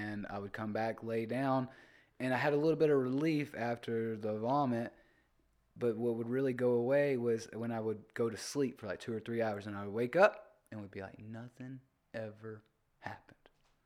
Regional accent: Alabama, United States; now in Atlanta, United States; I grew up in Alabama. We didn't have the architecture like Atlanta does.

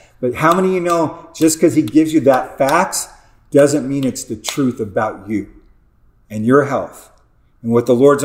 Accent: Arizona, United States; They think I have an accent. I'm like, I'm from Arizona. We don't have an accent.

